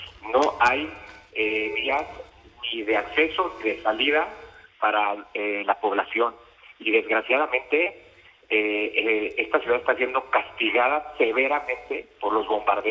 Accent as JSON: {"language": "Spanish", "country": "Mexico", "said": "como mexicano y como padre"}